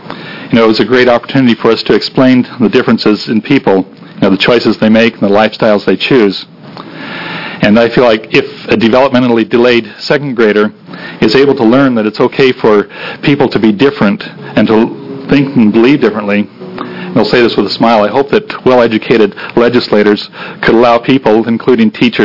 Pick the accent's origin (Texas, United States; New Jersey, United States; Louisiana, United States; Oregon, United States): Oregon, United States; also born or lived in Asia / Singapore; I was born and raised in Oregon here, and however, I've had the privilege of living for 18 years in Asia. For a small part of that, I lived in Singapore.